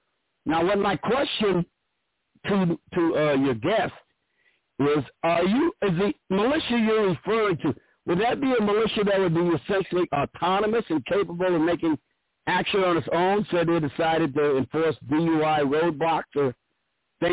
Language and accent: English; Illinois, United States; moved away as an adult; Every state that I know of, I'm from Illinois. That was my home state. That's where I'm an expatriate from. I escaped to Georgia to get the hell away from Illinois